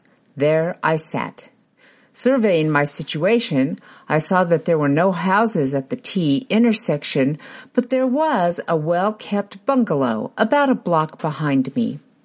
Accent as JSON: {"language": "English", "region": "Illinois", "country": "United States", "tie": "born or raised there", "said": "Ridge, Illinois. My sister's friend since preschool was getting married, and I had been invited back to my hometown to her bridal shower."}